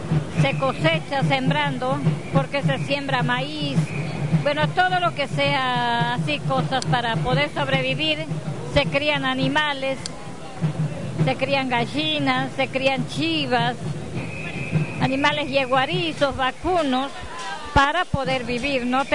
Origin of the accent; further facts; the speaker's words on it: Santo Domingo, Santiago del Estero, Argentina; soy de Santo Domingo, departamento Mariano Moreno.